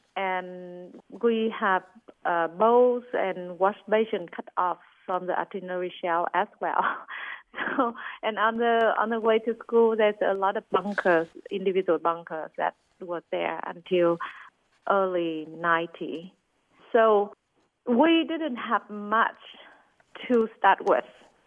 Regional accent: Vietnam; growing up in Vietnam

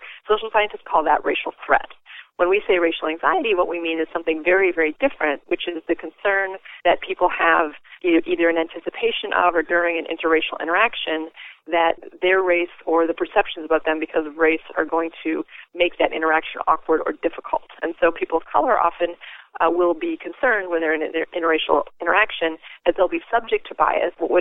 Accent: Ireland; and I'm Irish, so I tend to use examples involving the Irish quite a bit.

